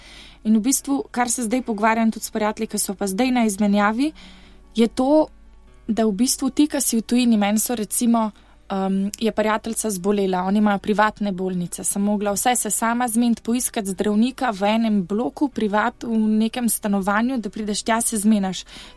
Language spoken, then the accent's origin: Slovenian; Logatec, Inner Carniola–Karst, Slovenia; also born or lived in France; sicer sem iz Logatca, ampak sem imela tak urnik na faksu, da drugače ni šlo